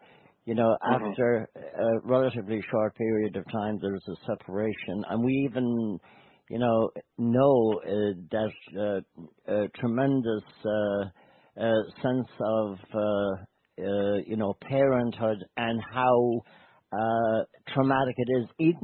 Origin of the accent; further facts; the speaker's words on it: Ireland; something we definitely wouldn't want to delve too much into as Irish